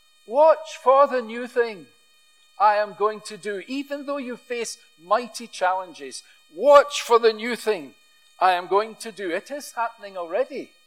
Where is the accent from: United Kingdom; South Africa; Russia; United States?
United Kingdom; Airdrie, Scotland; I hail from Airdrie, and I remember noticing as a child that there was a bus you could catch from Glasgow to Airdrie